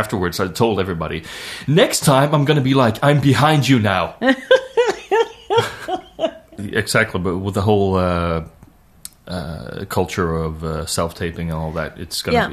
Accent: Sweden; accent: Swedish; But I don't get an offer to do the show that is shooting one block away for people with my actual Swedish accent.

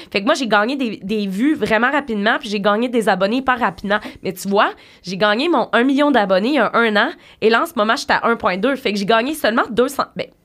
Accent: Quebec, Canada; je viens de la Beauce. Je suis une personne complètement normale

